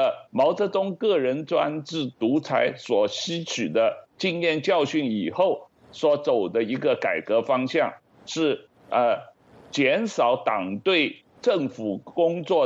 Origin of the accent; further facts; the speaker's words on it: China; 我记得我小时候在中国读小学的时候，当红小兵的时候